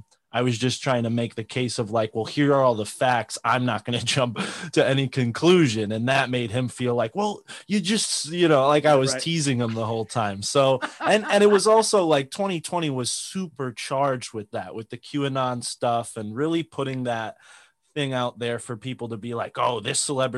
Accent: Connecticut, United States; I grew up in Connecticut as a Roman Catholic

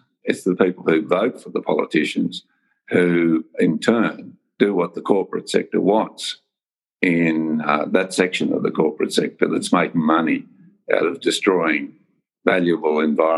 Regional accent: Tasmania, Australia; in my home state of Tasmania

